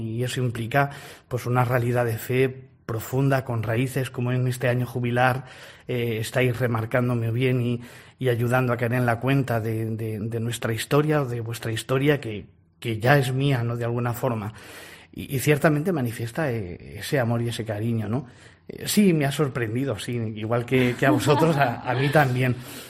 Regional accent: Almansa, Castilla-La Mancha, Spain; Yo, por ejemplo, en mi pueblo, la gente le tiene especial devoción, de Almansa, Albacete.

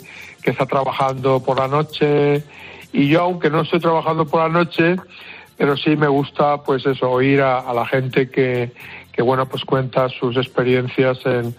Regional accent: Valencian Community, Spain; yo soy valenciano

